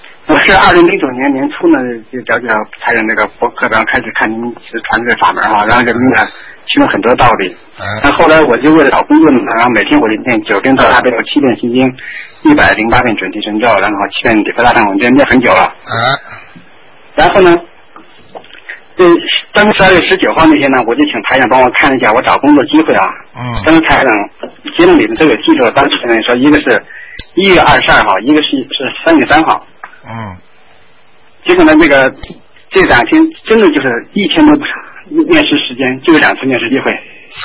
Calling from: Edmonton, Alberta, Canada; 是埃德蒙顿最好，那可以找到合适工作。然后我就到这儿来了

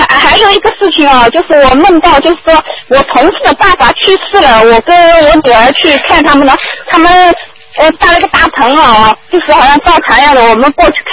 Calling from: China; 哦，我是中国的

